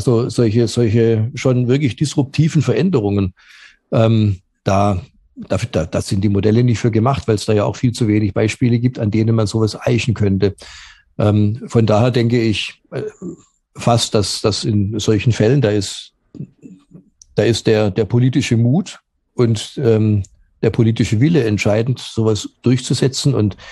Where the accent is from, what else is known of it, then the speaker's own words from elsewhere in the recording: Stuttgart, Baden-Württemberg, Germany; Und naja, ich bin aufgewachsen in Stuttgart. Ich bin aufgewachsen in den frühen 70er Jahren.